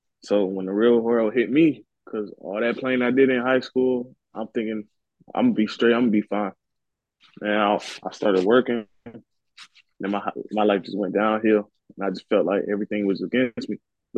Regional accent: Atlanta, Georgia, United States; I'm from Atlanta, Georgia.

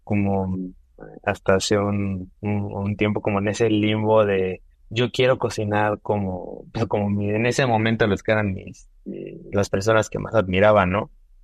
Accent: Zumpango, State of Mexico, Mexico; lo encontramos justamente en Zumpango, de donde yo soy.

